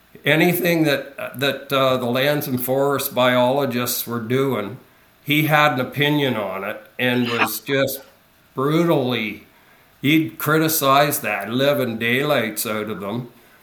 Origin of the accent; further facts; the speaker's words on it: Rossall, Ontario, Canada; also born or lived in Parry Sound; But I grew up in southern Ontario. I was born in Parry Sound and grew up in a little town, Rossall, population 240, and surrounded by water.